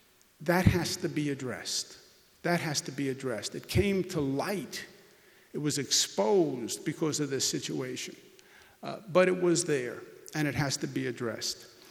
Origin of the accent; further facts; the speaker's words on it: Queens, New York, United States; I'm a child of an outer borough. I'm from Queens.